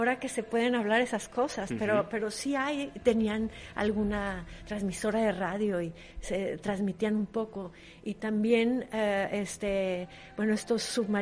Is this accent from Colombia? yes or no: no; Mexico; Y entonces esto me ha servido mucho, siendo mexicana.